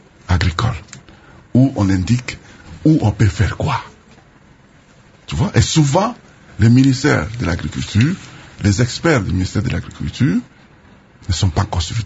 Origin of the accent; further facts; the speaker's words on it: Tshopo, DR Congo; à Kisangani, Wanyalukula chez moi, à la Tchopo, à Isangui et partout.